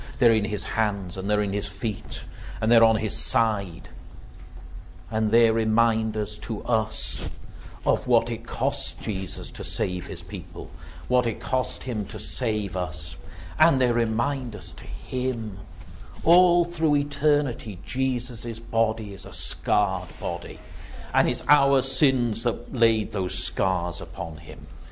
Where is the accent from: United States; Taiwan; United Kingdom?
United Kingdom; I know perfectly well that I didn't plan to be born British. It was something that was given to me, but I am proud of what Britain has stood for.